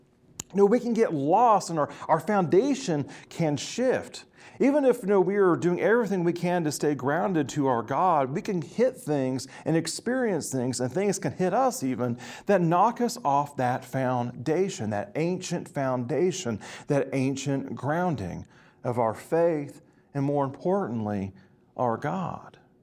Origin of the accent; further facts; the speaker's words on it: Kansas, United States; being where I grew up in Kansas, you know, old for us was perhaps maybe 1880s.